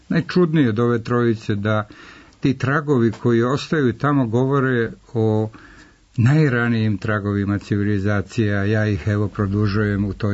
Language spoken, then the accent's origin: Serbian; Supetar, Split-Dalmatia County, Croatia; also born or lived in Sarajevo, Bosnia and Herzegovina; Ja sam rođen u Sarajevo, ali samo nekoliko dana, 15 dana posle rođenja se moj otac dobio prekomandu, dobio oficir u Supetar na Braču